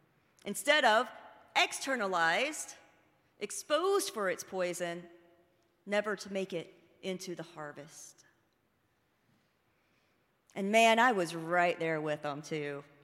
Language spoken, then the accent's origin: English; Greenville, South Carolina, United States; Like I said, I'm from Greenville, South Carolina, home to Bob Jones University.